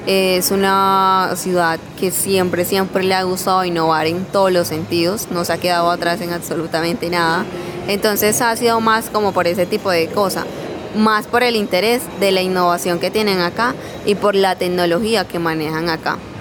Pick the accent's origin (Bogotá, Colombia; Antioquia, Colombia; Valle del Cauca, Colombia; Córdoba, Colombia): Córdoba, Colombia; Tuchín; decir que soy del municipio de Tuchín, Córdoba, que tejemos y hacemos artesanías a base de una planta natural